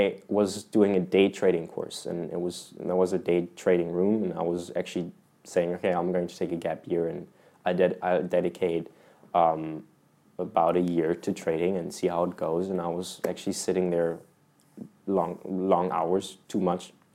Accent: Germany; I'm from Germany.

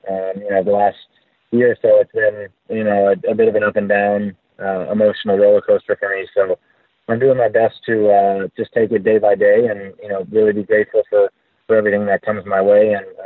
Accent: United States; which is definitely a fun stretch for us being an American

